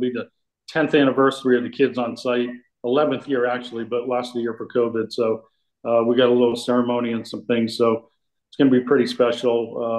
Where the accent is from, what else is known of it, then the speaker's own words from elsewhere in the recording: New England, United States; I miss that, you know, growing up in New England.